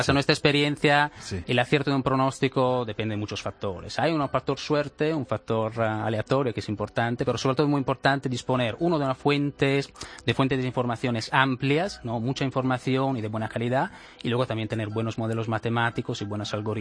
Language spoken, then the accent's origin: Spanish; Venice, Veneto, Italy; Yo de Italia, Venecia.